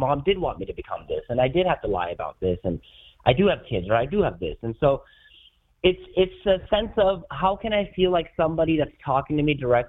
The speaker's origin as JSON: {"language": "English", "region": "North India", "country": "India", "said": "like my wife is South Indian and I'm North Indian, and I do a joke on stage where I'm saying I'm in a bi racist relationship."}